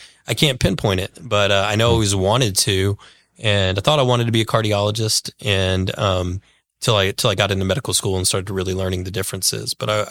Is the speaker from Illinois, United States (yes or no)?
no; Lubbock, Texas, United States; In Lubbock, Texas.